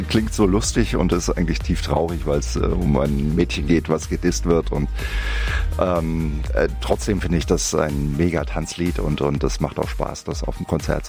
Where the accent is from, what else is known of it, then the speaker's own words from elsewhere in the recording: Wiesbaden, Hesse, Germany; now in Heidelberg, Germany; In Wiesbaden bin ich aufgewachsen. Ich habe hier so viel erlebt als Kind im Dichterviertel und in Aurod.